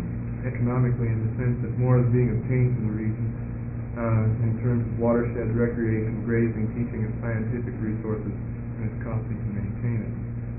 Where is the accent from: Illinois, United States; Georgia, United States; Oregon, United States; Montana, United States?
Oregon, United States; La Grande; I was born and raised in the Grand, and I think I have some understanding of the people who live here and there